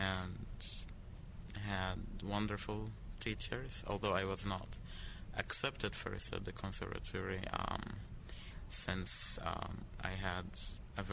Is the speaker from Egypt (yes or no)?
yes; Cairo, Cairo Governorate, Egypt; moved away as an adult; now in United States; Well, originally, I come from Cairo, Egypt. I was born there, and we're Coptic Christians, and I grew there and lived in Cairo till I was 21, and then I moved to the States